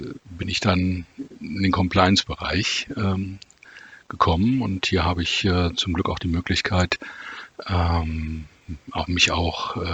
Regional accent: Wolfsburg, Lower Saxony, Germany; born there; ich bin tatsächlich in Wolfsburg geboren, obwohl meine Wurzeln, also familiären Wurzeln in Hamburg sind. Und im weiteren norddeutschen Raum.

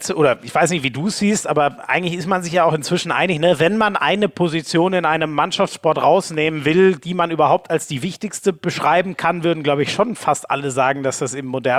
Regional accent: Munich, Bavaria, Germany; ich als Münchner kann natürlich immer nur sagen, dass München die schönste Stadt der Welt ist.

